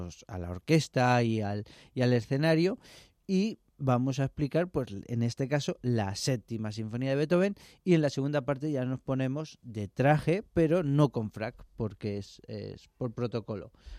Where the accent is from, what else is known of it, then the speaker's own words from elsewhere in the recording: Madrid, Community of Madrid, Spain; accent: Madrid; Tengo acento de Madrid.